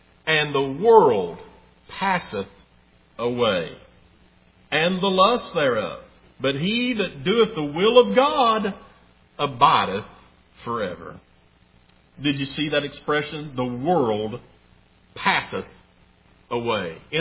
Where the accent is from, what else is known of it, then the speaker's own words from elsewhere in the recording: Tennessee, United States; I'm glad to be an American. And I'm proud to be from East Tennessee.